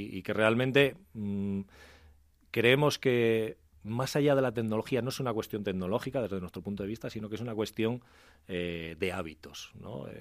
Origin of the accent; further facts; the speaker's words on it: Santander, Cantabria, Spain; now in Madrid, Spain; desde que salgo de Santander, que yo soy de Santander, hasta que llego aquí a Madrid